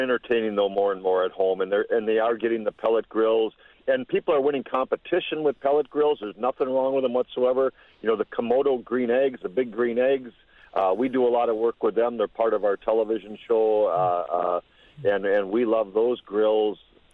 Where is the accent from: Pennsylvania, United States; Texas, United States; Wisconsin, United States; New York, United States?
Wisconsin, United States; New London; we're from New London